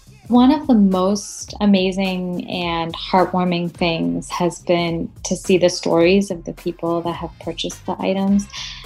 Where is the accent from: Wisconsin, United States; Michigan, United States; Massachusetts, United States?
Wisconsin, United States; Madison; I'm from Madison, Wisconsin, in the U.S.